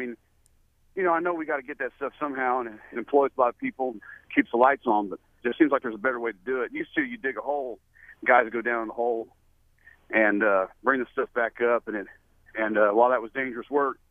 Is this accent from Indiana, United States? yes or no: yes; Indiana, United States; Well, I mean, you know, we come from Brown County, Indiana, you know, and it's just like, you know, here in Henderson.